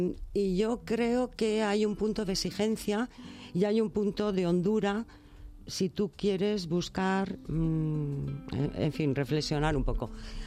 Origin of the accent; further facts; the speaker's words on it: Bilbao, Basque Country, Spain; moved away as an adult; now in Madrid, Spain; yo nací en Bilbao y estuve viviendo allí hasta los 18 años. Y luego viví en Madrid, bueno, vivo en Madrid, de hecho.